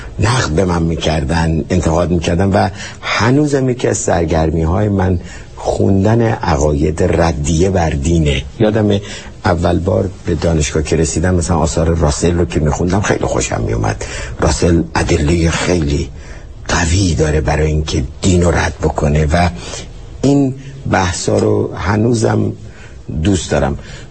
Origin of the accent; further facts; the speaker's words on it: Tehran, Tehran Province, Iran; من بالای چهارراه دروازه دولاب، خیابون شهباز که هفته شهریور امروز اسمش هست، توی خیابون ساسان به دنیا آمدم.